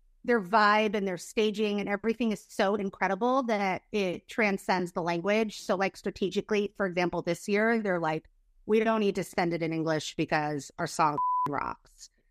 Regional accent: United States; For me, as an American, I'd love to hear the other languages

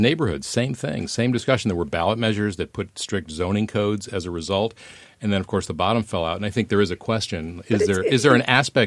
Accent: Buffalo, New York, United States; moved away as an adult; also born or lived in Madison, Wisconsin; now in San Francisco, United States; And having come from Lily White, Wisconsin, and actually suburban Buffalo where I gr

